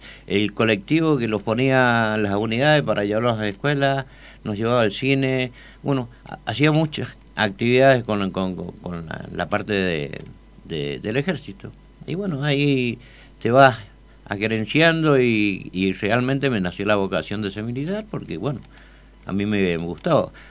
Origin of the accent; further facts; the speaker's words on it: Uspallata, Mendoza, Argentina; Así que bueno, sí, nacido y criado acá en Uspallata, y bueno, mi primer nivel de estudio lo generé acá en el Valle de Uspallata.